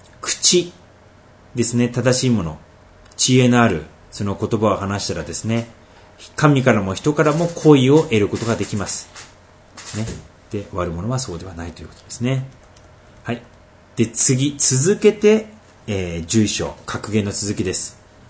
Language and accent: Japanese; Tohoku, Japan; 妻が東北地方にある私の実家に一緒に行って寝泊まりした時ですね